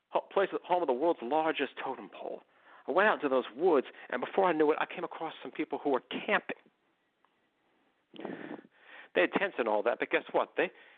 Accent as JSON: {"language": "English", "town": "McKinleyville", "region": "California", "country": "United States", "tie": "born or raised there", "said": "I've been all over, but like everybody, every other person, I got pride from my hometown."}